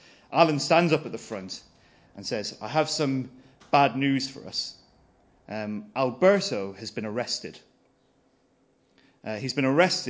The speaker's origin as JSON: {"language": "English", "town": "Limerick", "region": "Munster", "country": "Ireland", "said": "I come from Limerick in Ireland"}